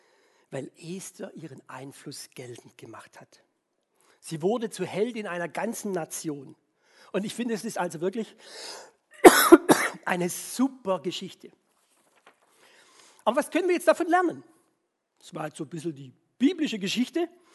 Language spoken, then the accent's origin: German; Baden-Württemberg, Germany; Also ich als Schwabe hätte eigentlich da ein Schnitzel reingemacht